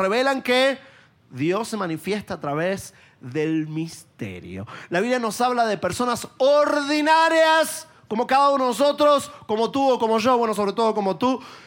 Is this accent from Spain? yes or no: no; Argentina; now in Miami, United States; Yo soy argentino, pero vivo en Miami. No siempre paso tiempo en mi país. De tanto en tanto voy.